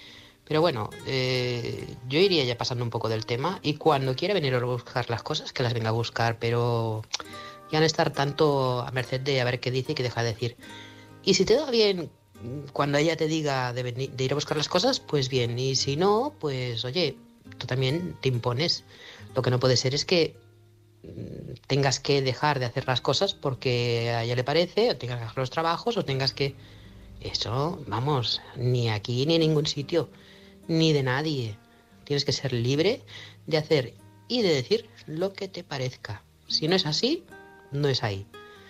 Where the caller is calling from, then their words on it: Manresa, Catalonia, Spain; corresponsal de Manresa, Barcelona.